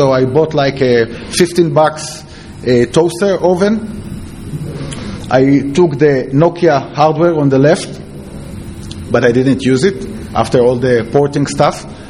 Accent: Israel; I come from Israel. Okay, we are single CD country. We have one XP installation in all Israel.

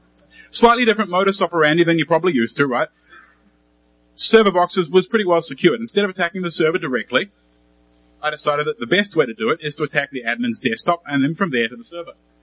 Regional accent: New Zealand; I'm from New Zealand, which is why I sound a little fucked up.

